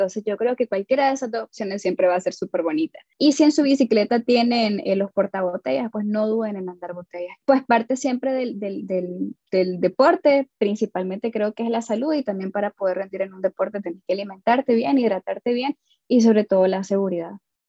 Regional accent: Carazo, Nicaragua; Yo soy de Carazo.

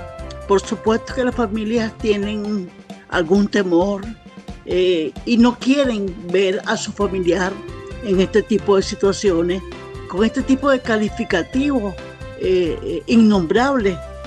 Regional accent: Nicaragua; vos y yo nacimos en Nicaragua, somos nicaragüenses.

